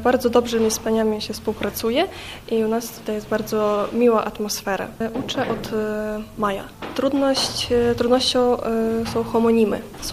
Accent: Odesa Oblast, Ukraine; Polish is a second language; now in Poland; Jestem z Ukrainy, mieszkam w obwodzie Odeski.

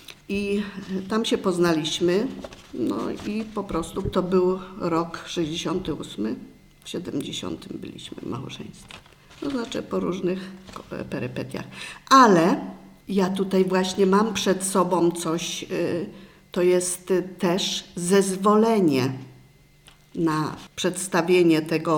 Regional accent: Greater Poland Voivodeship, Poland; born there; w ogóle to urodziłam się pod Licheniem

